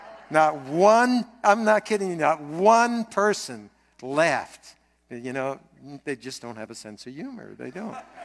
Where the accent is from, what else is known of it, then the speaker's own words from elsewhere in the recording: New Jersey, United States; I grew up in New Jersey. Okay, don't hold that against me.